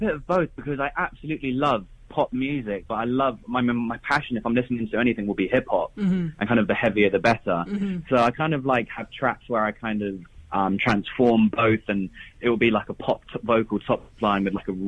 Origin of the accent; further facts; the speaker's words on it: Mombasa, Mombasa County, Kenya; So I was born and raised in Mombasa, Kenya, so East Africa.